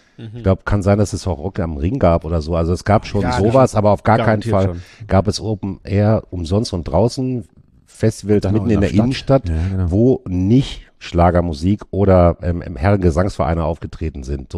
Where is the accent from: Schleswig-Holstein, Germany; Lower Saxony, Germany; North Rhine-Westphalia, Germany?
North Rhine-Westphalia, Germany; Hattingen; now in Witten, Germany; Und ich bin in Hattingen groß geworden, habe da auch mein Abi gemacht und bin seitdem ungefähr 4-mal zwischen Hattingen und Bochum hin und her gezogen. Oder sagen wir zwischen Ruhrkreis und Bochum. Aktuell wohne ich in Witten